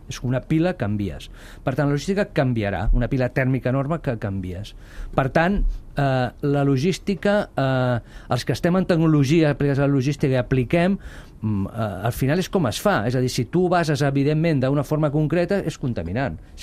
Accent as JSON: {"language": "Catalan", "town": "Cornellà de Llobregat", "region": "Catalonia", "country": "Spain", "said": "jo sóc del Delta Llorac, sóc de Cornellà, els avis eren pagesos"}